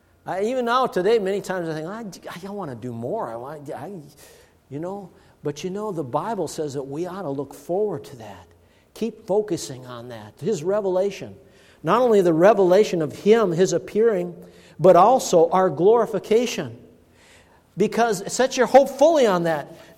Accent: Duluth, Minnesota, United States; I'm from Duluth, Minnesota.

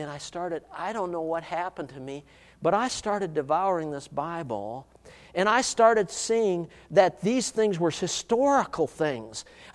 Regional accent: Duluth, Minnesota, United States; born there; I was born in Duluth, Minnesota.

